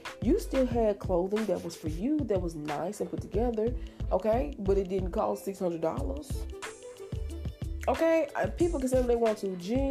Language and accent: English; United States; I'm an American that grew up in America, okay?